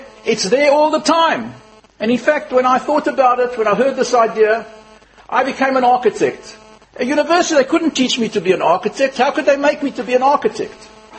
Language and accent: English; Benoni, Gauteng, South Africa; I was born in South Africa in 1937, before the war. My parents came from Litter, actually came from Ponevej, the Ponevej Rov and Sadek Kedushin for my parents, for Hashem. And they came to a little town, Benoni, in South Africa.